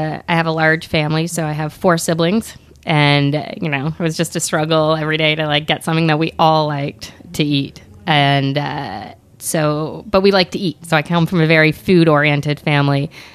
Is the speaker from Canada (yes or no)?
yes; Toronto, Ontario, Canada; also born or lived in Ottawa; I am from Canada. I was born in Ottawa, but raised in Toronto.